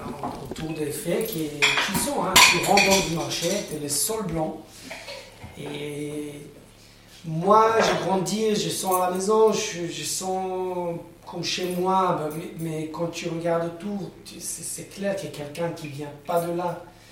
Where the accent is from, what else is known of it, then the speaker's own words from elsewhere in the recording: South Africa; French is a second language; moved away; j'ai grandi en Afrique du Sud, c'était juste avant que Mandela il a pris son siège de président.